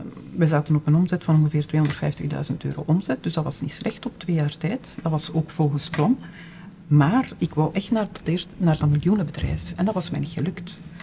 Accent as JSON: {"language": "Dutch", "region": "Flanders", "country": "Belgium", "said": "want we zijn dan niet gewend als Vlamingen"}